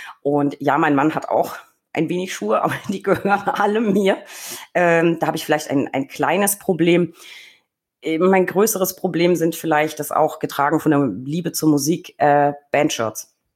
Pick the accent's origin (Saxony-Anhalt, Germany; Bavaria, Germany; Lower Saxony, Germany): Bavaria, Germany; ist es meine Heimat. Es ist Franken.